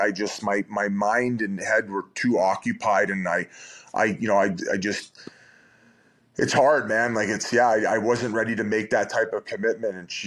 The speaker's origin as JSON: {"language": "English", "town": "Welland", "region": "Ontario", "country": "Canada", "said": "I'm from Welland, Ontario. I'm very simple guy."}